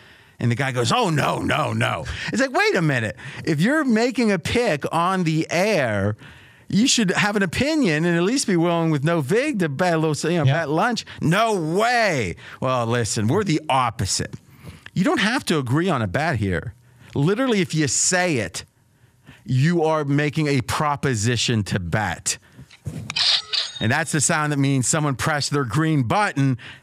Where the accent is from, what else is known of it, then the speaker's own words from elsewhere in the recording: Ohio, United States; I grew up in Ohio. They just laughed.